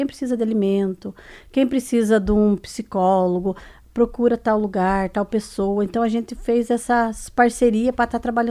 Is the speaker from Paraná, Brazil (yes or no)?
yes; Laranjeiras do Sul, Paraná, Brazil; Eu vim de Laranjeiras do Sul, uma cidade pequenininha, né? E mudei para cá